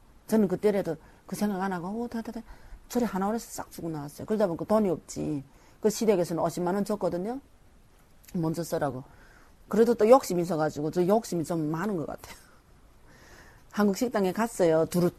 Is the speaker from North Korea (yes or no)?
yes; North Korea; 나를 북한에서 왔다